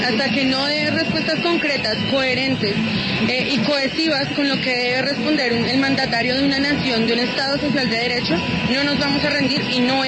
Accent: Bogotá, Colombia; Yo vengo de la localidad de Oz, en el sur de Bogotá.

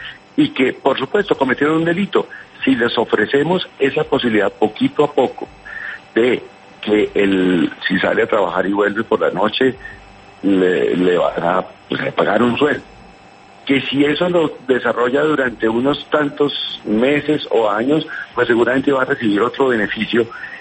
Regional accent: Bogotá, Colombia; Como bogotano que también soy, pues espero lo mejor de ella.

